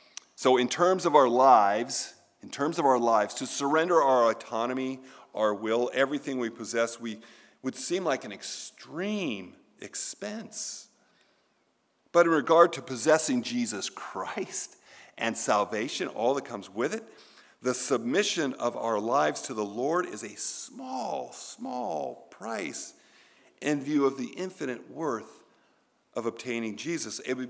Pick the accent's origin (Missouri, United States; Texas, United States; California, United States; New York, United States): California, United States; I was born and raised in California. Okay, I'm sorry. I confess. Grew up my whole life into my early 20s. I was a California guy.